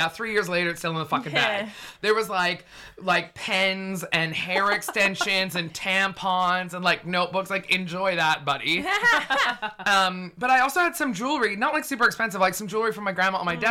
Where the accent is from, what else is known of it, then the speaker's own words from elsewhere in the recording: Vancouver, British Columbia, Canada; also born or lived in Toronto, Canada; now in London, United Kingdom; So I was living in Toronto. I'm from Vancouver.